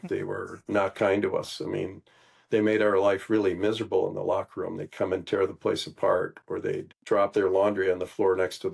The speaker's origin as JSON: {"language": "English", "town": "Wauwatosa", "region": "Wisconsin", "country": "United States", "tie": "born or raised there", "said": "But as a kid that I grew up in Wauwatosa and could ride my bike to the stadium"}